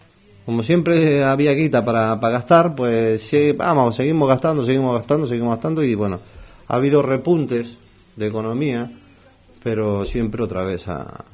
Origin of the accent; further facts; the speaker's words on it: Argentina; O sea que es una cosa que tenemos, ¿no?, todos los argentinos.